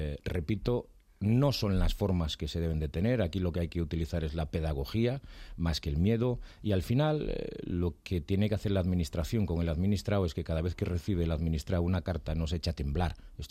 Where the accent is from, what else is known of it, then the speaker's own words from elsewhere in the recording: Galicia, Spain; yo era muy irónico porque soy gallego y por lo tanto meloso